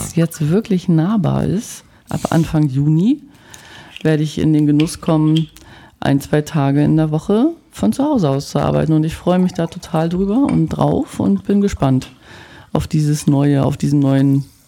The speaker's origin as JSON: {"language": "German", "region": "Bremen", "country": "Germany", "said": "das kann ich jetzt als Bremer ein bisschen umschiffen."}